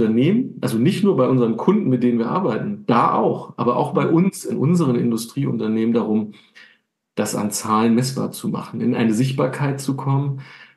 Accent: eastern Germany, Germany; da ich ja auch ein Kind des Ostens bin und in der Schule noch russische Sprache gelernt habe, die kann ich heute leider nicht mehr so gut

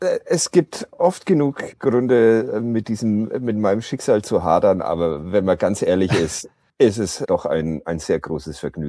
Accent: Nuremberg, Bavaria, Germany; born there; ich bin in Nürnberg geboren

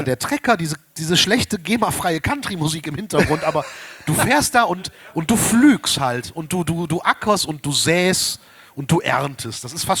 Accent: Erkrath, North Rhine-Westphalia, Germany; ich komme aus Erkrath, da gibt es ja relativ viele Höfe

